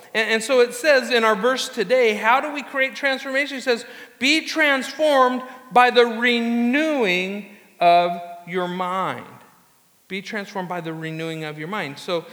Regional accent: Anaheim, California, United States; It's the phone number of the house I grew up in Anaheim, where I have not been in 38 years, okay?

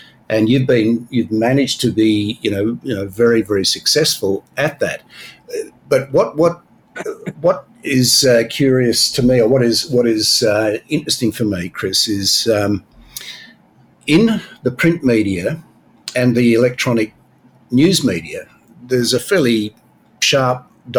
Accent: Australia; That particular author, funnily enough, I'm an Australian.

